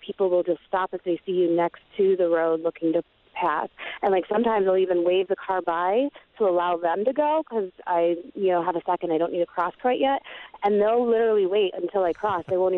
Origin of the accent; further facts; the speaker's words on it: Milwaukee, Wisconsin, United States; what I grew up in Milwaukee feeling.